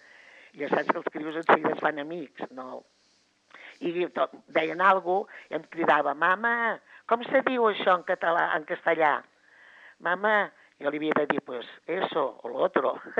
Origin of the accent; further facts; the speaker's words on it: Barcelona, Catalonia, Spain; Perquè jo, perquè soy de Barcelona.